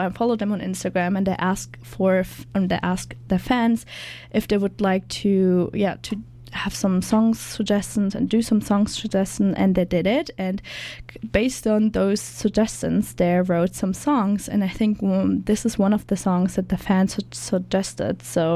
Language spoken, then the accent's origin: English; Germany; now in Canada; I'm from Germany